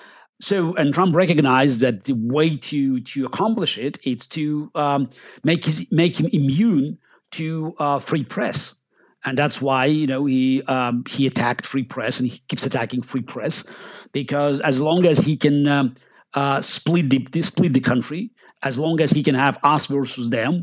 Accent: Russia; Look, you're asking someone who was born and raised in the Soviet Union.

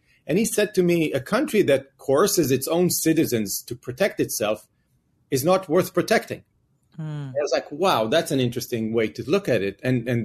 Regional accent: Israel; And I grew up in Israel, and I was growing up in a very conservative environment

